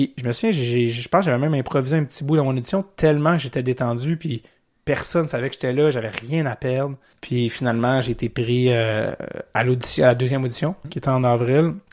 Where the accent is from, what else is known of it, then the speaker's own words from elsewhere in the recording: Montreal, Quebec, Canada; Donc, moi, je venais de Montréal.